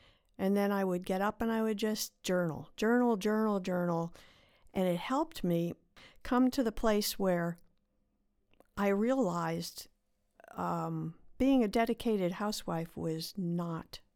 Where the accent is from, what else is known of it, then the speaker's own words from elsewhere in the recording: Northeast, United States; I grew up in the Northeast, in a wonderful church that had fabulous programs available.